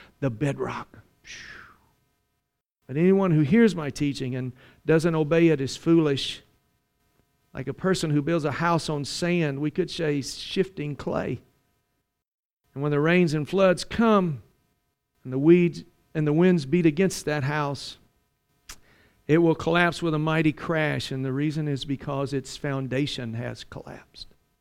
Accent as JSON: {"language": "English", "region": "Mississippi", "country": "United States", "tie": "born or raised there", "said": "You know, where I grew up in Mississippi, some of you could not tell that I was born in the South."}